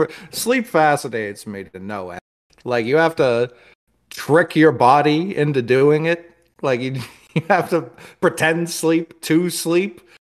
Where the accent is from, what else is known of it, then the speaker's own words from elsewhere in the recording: Harlem, New York, United States; I'm from Harlem.